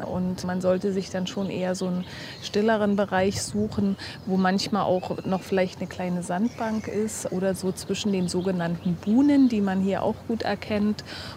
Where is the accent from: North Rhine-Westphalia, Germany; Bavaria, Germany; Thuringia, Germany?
Thuringia, Germany; now in Hamburg, Germany; Ich komme aus Thüringen, aus einer Orchideenregion